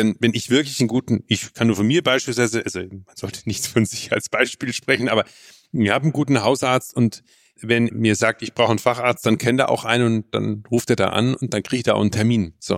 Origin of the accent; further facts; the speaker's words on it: Bavaria, Germany; für mich als Bayer